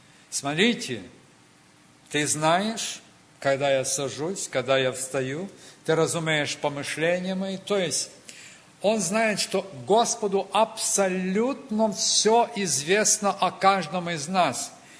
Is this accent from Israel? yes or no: no; Ukraine; это не потому, что я украинец, поэтому такой упертый